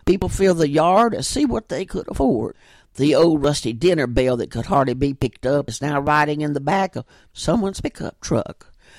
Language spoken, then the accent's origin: English; Murfreesboro, Tennessee, United States; when I was growing up in Murfreesboro in 1938, a girl was supposed to finish high school, get married, have babies.